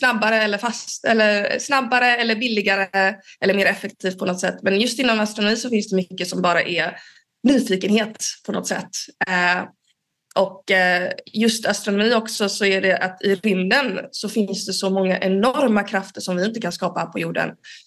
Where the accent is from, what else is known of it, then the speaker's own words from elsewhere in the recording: Gothenburg, Västra Götaland County, Sweden; now in Uppsala, Sweden; och jag är astrofysiker här på Uppsala universitet. Jag kommer från början från Göteborg. Men jag har varit här på Uppsala universitet i några år